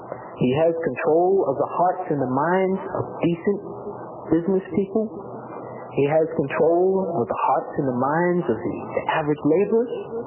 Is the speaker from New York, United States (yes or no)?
yes; New York City, New York, United States; born there; I come from America. I keep going back to that because I've watched my country, the country I come from, I've watched it go down, morally, go way down. I was born in a part of the United States, in New York City, Manhattan. I was born in Harlem, New York, Harlem Hospital